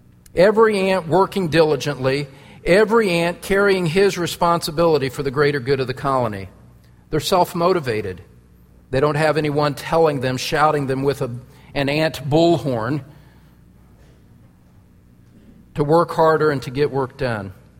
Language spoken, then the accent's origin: English; Midwest, United States; That's what we did growing up in the Midwest.